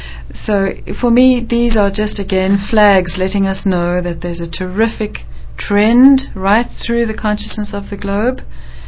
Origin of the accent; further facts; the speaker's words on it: Zambia; I was brought up in Zambia as a child, and that was very much a staple for us